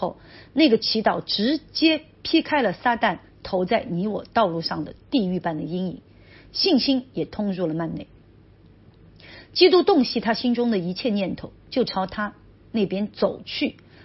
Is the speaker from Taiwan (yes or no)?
no; China; 我们中国人很多时候我们没有界限，